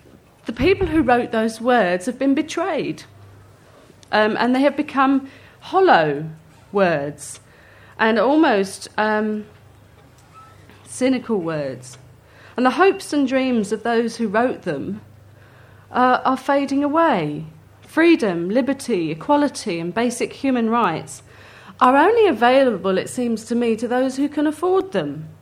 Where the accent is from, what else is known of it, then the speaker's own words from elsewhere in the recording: United Kingdom; moved away as an adult; now in United States; from my perspective as a Brit who moved into that culture